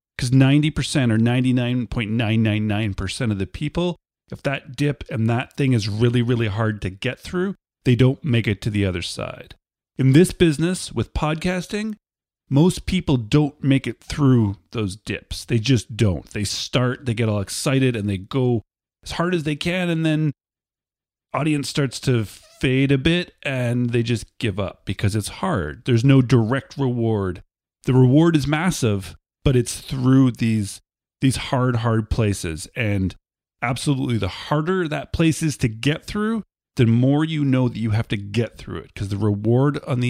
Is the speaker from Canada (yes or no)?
yes; Canada; I'm from Canada